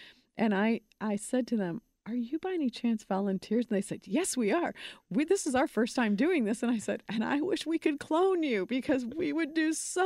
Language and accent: English; Chicago, Illinois, United States